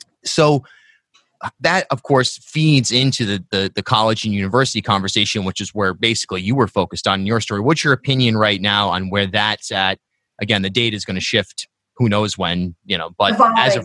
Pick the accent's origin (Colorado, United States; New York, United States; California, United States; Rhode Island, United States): Rhode Island, United States; South County; And for me, I grew up in South County, Rhode Island, and then went to URI.